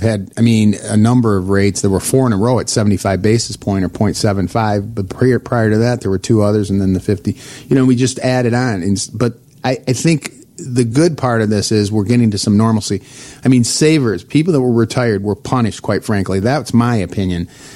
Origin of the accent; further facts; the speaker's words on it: Michigan, United States; I'm originally from Michigan. So let me just clarify, not the west side.